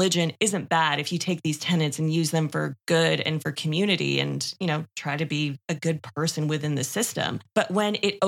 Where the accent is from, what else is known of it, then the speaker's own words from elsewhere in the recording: Canada; we are Canadian